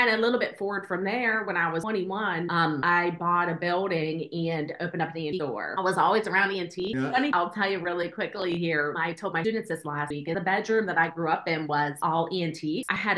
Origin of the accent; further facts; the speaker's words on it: West Virginia, United States; and have branched out into Ohio and Indiana, and in my home state of West Virginia.